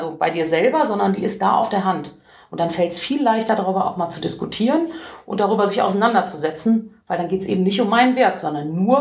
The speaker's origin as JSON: {"language": "German", "town": "Cologne", "region": "North Rhine-Westphalia", "country": "Germany", "said": "ich freue mich einfach, als Kölnerin in Köln sprechen zu können"}